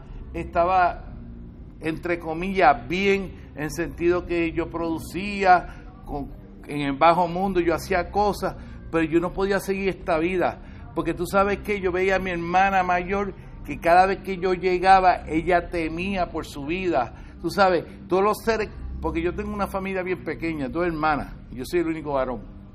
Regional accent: Puerto Rico; moved away; Pero yo salí corriendo de Puerto Rico porque yo no podía seguir viviendo en Puerto Rico

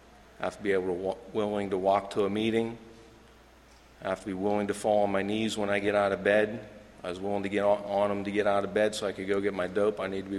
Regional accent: Pennsylvania, United States; The area I'm from is Laurel Mountain Highlands area. It's up in north central Pennsylvania.

